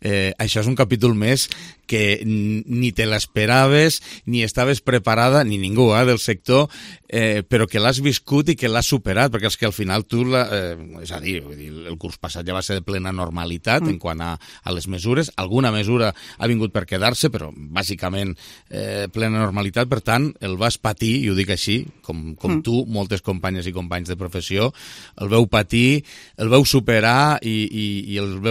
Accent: Lleida, Catalonia, Spain; enhorabona, t'ho dic com a lleidatà

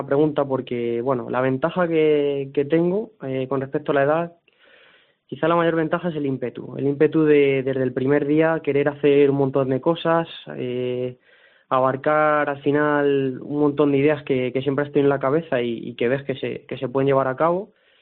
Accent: Pravia, Asturias, Spain; Yo siempre he dicho muy orgulloso que me siento praveño, porque he nacido aquí, me crié aquí y toda mi vida la desarrollé aquí.

